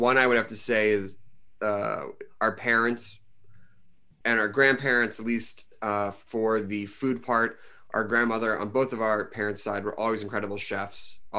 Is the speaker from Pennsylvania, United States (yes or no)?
yes; Philadelphia, Pennsylvania, United States; brought that to the suburbs where we grew up in Philly.